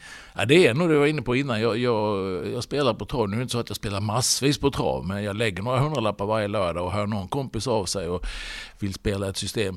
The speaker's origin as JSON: {"language": "Swedish", "town": "Halmstad", "region": "Halland County", "country": "Sweden", "said": "Men då har jag fått titta när jag har varit hemma i Halmstad."}